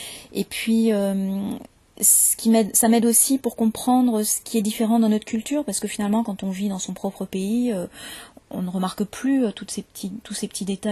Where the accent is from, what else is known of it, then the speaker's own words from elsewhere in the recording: Paris, Île-de-France, France; born there; now in Marseille, France; Vous entendrez un accent plutôt comme le mien. Parce que moi, je suis née à Paris et je me suis installée à Marseille il y a une quinzaine d'années. Donc mon accent a un petit peu changé, mais globalement, c'est quand même un accent très standard.